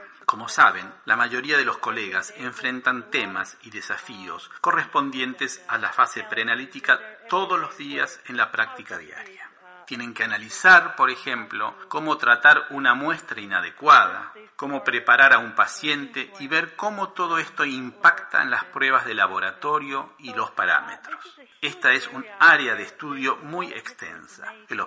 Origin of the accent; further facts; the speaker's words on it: Croatia; La segunda conferencia transcurrió en el año 2013 en Zagreb, en mi país.